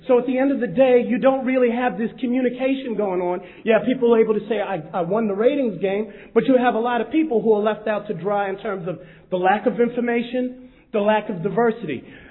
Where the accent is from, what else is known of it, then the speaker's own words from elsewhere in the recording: San Francisco, California, United States; I'm from the San Francisco, Oakland Bay Area. I came up here because you're not having the hearings down in the Bay Area